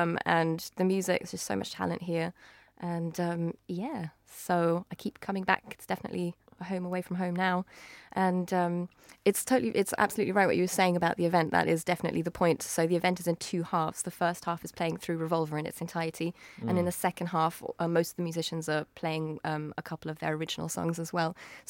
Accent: Berlin, Germany; so my dad's obviously a musician, and I grew up in Berlin, I just fell in love with … at a really early age

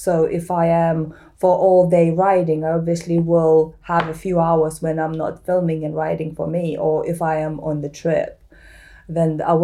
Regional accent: Lithuania; Yes, and in Lithuania, we have deep winters with minus 30 degrees as well.

